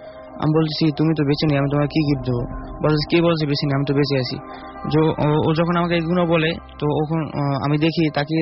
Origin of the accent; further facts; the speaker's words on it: Dhaka, Dhaka Division, Bangladesh; আমি মিরপুর 2 নম্বর থেকে এসেছি।